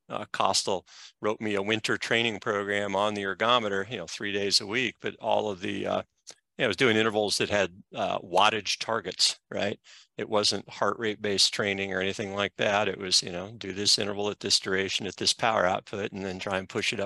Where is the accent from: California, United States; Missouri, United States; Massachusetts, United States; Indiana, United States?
Indiana, United States; I grew up in Indiana. I started riding a bike when I was 14, racing when I was 15.